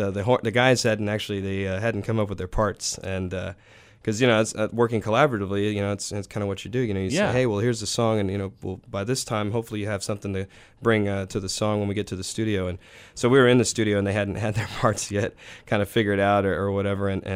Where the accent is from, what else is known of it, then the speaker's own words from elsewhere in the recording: Spring, Texas, United States; I grew up in Spring, Texas, which is just north of Houston, just south of the Woodlands. My parents are still there.